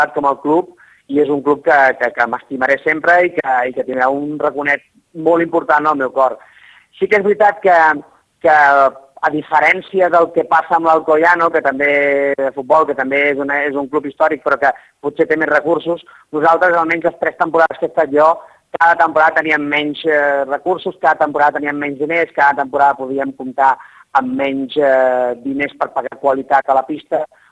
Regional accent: Vilafranca, Catalonia, Spain; soc de Vilafranca, vaig jugar a Vilafranca de petit i de jove

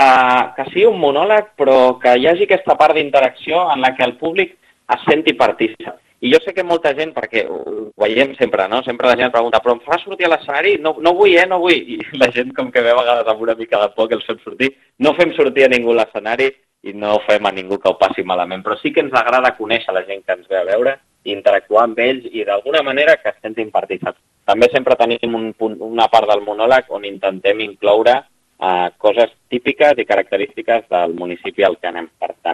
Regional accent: Barcelona, Catalonia, Spain; jo, per exemple, soc de Barcelona, no?

